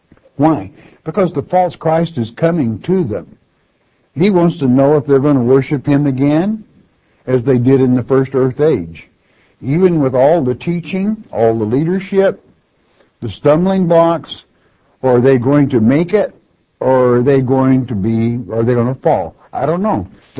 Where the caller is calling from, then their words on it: Oklahoma, United States; from Oklahoma.